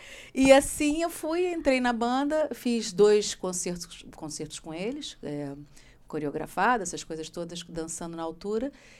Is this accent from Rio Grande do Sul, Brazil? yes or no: no; Rio de Janeiro, Brazil; moved away; Porque eu venho do Rio de Janeiro e gíria é que não falta.